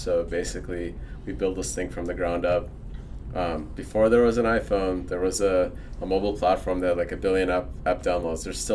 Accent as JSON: {"language": "English", "town": "Chicago", "region": "Illinois", "country": "United States", "tie": "born or raised there", "also_born_or_lived": "Ukraine", "moved": "yes", "said": "grew up in Chicago, went to school in Urbana-Champaign. I ended up in San Diego working at Qualcomm. Mm-hmm. So my buddy and I lived in Solana Beach."}